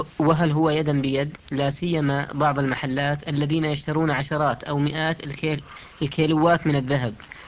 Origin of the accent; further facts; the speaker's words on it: Saudi Arabia; الموجود عندنا في السعودية